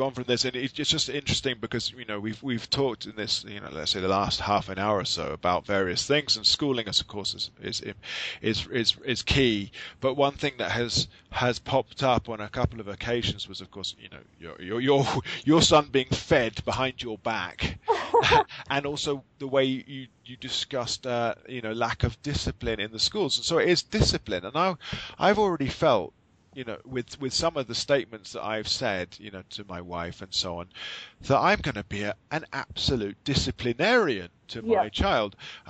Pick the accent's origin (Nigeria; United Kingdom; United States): United Kingdom; England; being an Englishman